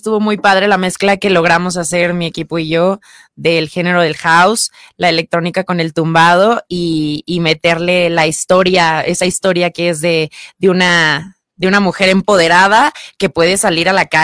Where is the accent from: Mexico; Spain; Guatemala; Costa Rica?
Mexico; Cuernavaca, Morelos; now in Mexico City, Mexico; Yo soy originaria de Cuernavaca, Morelos.